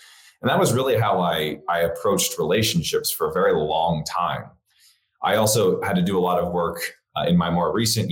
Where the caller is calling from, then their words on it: Austin, Texas, United States; I'm in Austin, Texas.